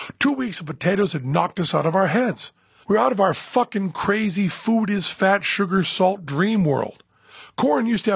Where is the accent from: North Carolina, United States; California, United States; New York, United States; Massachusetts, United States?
Massachusetts, United States; I'm from Western Massachusetts, and I've gone to farms to get corn that had been picked just an hour before.